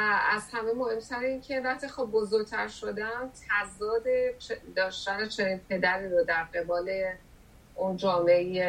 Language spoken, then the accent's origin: Persian; Tehran, Tehran Province, Iran; من زاده تهرانم و خب زندگی شهری روی بافت فکری من خیلی تأثیر داشت